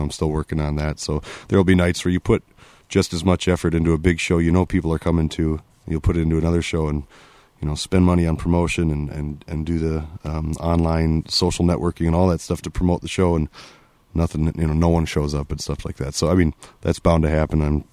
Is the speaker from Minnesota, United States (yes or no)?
yes; Bloomington, Minnesota, United States; also born or lived in Winona; I moved down from the Twin Cities. I grew up in Bloomington